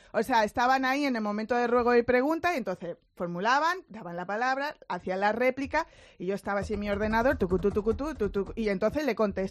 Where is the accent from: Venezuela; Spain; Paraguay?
Spain; Torremolinos, Andalusia; pero digo de Torremolinos, de mi pueblo. Ya sabéis, yo estoy de la costa.